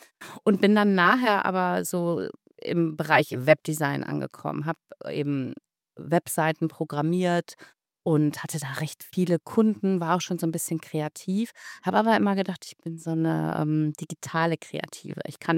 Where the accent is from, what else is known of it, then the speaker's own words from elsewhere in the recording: Schermbeck, North Rhine-Westphalia, Germany; Also ich bin nicht hier geboren. Da gab es, glaube ich, kein Krankenhaus mehr, als ich geboren bin. Aber ich bin hier aufgewachsen in Schermbeck und lebe tatsächlich nach wie vor hier eben am Rande des Ruhrgebiets im schönen Tor zum Münsterland